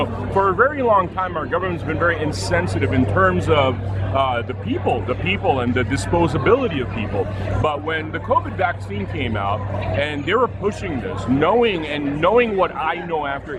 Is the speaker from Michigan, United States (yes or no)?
no; Hollywood, California, United States; So I grew up in Hollywood, and I was in production.